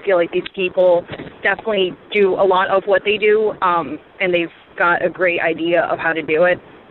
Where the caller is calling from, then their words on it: Pennsylvania, United States; from Pennsylvania.